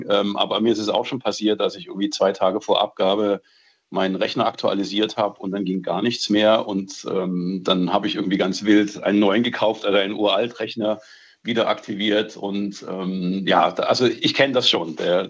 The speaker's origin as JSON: {"language": "German", "town": "Dresden", "region": "Saxony", "country": "Germany", "tie": "born or raised there", "moved": "as an adult", "said": "also ich bin in Dresden aufgewachsen, also bis ich 19 war, eben halt in der DDR habe ich da gelebt."}